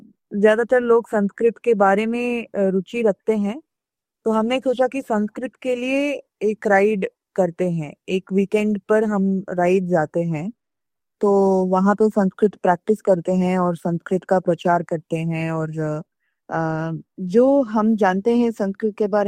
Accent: Karnataka, India; Hindi is a second language; मेरी हिंदी थोड़ी सी इधर उधर हो सकती है। मैं कर्नाटका से हूँ वैसे, लेकिन मैं कोशिश करती हूँ।

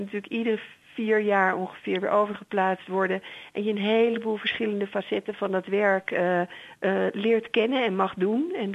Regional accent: North Holland, Netherlands; kom uit een kleine familie, een gezin met twee kinderen. Heb het grootste gedeelte van mijn jeugd in het Gooi gewoond, omdat mijn vader bij de omroep werkte.

